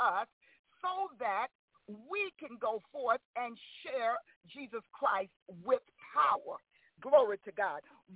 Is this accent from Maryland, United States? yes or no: no; Mississippi, United States; You know, growing up in Mississippi, I grew up with a mother who just instructed me in so many areas.